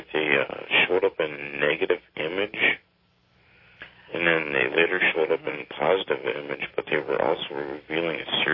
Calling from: Two Rivers, Minnesota, United States; I'm calling from Two Rivers, Minnesota.

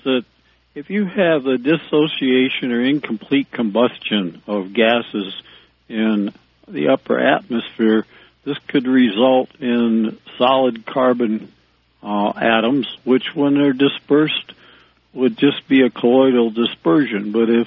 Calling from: Mansfield, Ohio, United States; Mansfield, Ohio.

